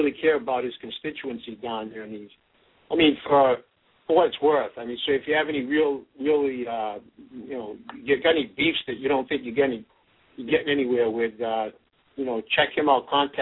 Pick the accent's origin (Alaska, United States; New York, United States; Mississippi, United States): New York, United States; New York City; My family, I was born in New York City, originally from there.